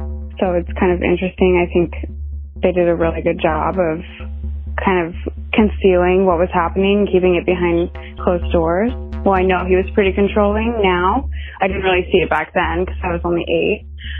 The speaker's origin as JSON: {"language": "English", "town": "Keizer", "region": "Oregon", "country": "United States", "tie": "born or raised there", "said": "I grew up in Kaiser, Oregon. Well, we lived in a neighborhood with a lot of other kids, like my age and my sister's age."}